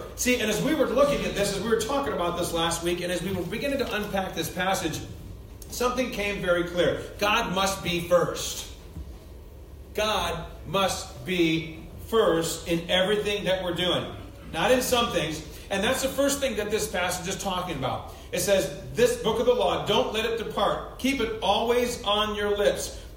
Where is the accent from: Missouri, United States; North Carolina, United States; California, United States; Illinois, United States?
Illinois, United States; Chicago; now in Laconia, United States; Growing up in Chicago, you didn't want to plant anything before Mother's Day.